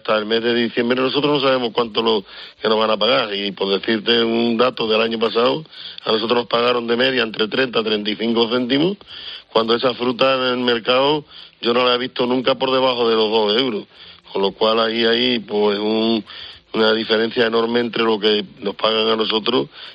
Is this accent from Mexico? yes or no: no; Extremadura, Spain; en los mercados de Extremadura, que es de donde soy yo